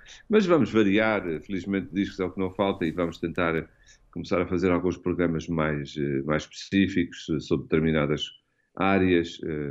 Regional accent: Alentejo, Portugal; Portanto, eu, como alentejano ainda por cima, fico muito contente em fazer um programa sobre o canto alentejano.

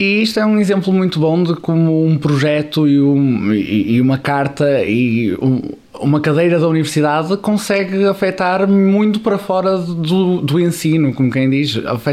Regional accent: Viana do Castelo, Norte, Portugal; tenho 20 anos, sou de Viana do Castelo

